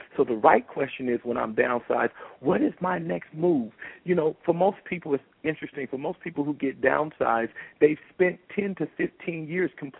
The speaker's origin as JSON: {"language": "English", "town": "Compton", "region": "California", "country": "United States", "tie": "born or raised there", "said": "I was born in Compton, California, to a single mother, to an environment. Compton, California, when I was growing up, was dubbed as the worst city to live in America."}